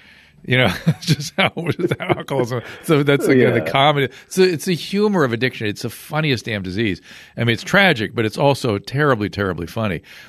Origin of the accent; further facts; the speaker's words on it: Australia; I'm from Australia. I lived in Australia.